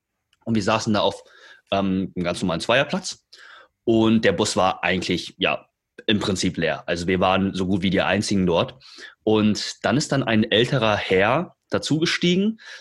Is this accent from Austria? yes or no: no; China; now in Germany; ich komme aus China, falls die Leute das noch nicht wissen